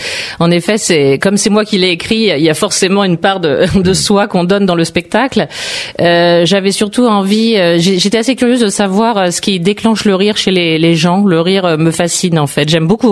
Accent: Île-de-France, France; Ah non, moi je suis de région parisienne au départ, et puis c'est assez nouveau cette vocation.

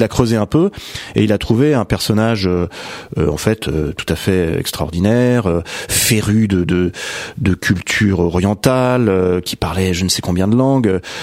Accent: Bouffémont, Île-de-France, France; quand j'étais gamin, à Bouffémont, justement, je regardais les avions qui passaient au-dessus de ma tête en finale

